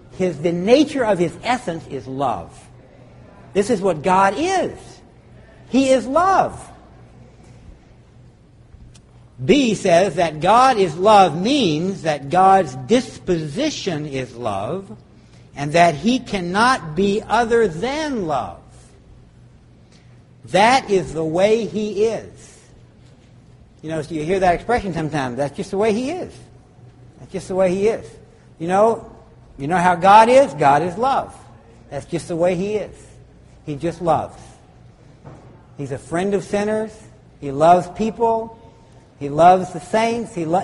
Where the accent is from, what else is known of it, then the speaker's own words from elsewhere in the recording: Louisiana, United States; You know, in the Civil War, I come from Louisiana. My relatives were, from that part of the country.